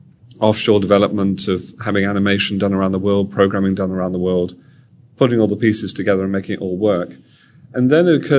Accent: United Kingdom; Speaking as a Brit, American English has been put upon the world through computers as well.

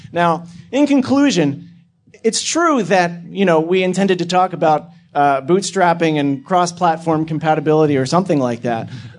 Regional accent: Pennsylvania, United States; Well, ladies and gentlemen, as you know, I come from Pennsylvania.

